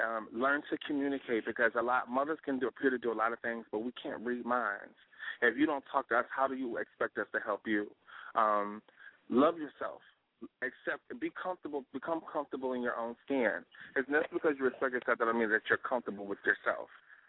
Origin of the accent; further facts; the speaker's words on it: Richmond, Virginia, United States; I'm from Richmond, Virginia, so of course we're going to be there.